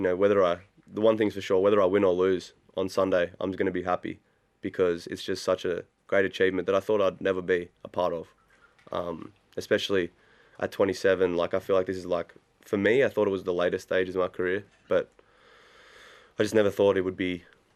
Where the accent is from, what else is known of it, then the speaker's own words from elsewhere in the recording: Canberra, Australian Capital Territory, Australia; I grew up in Canberra, the courts I trained on were horrible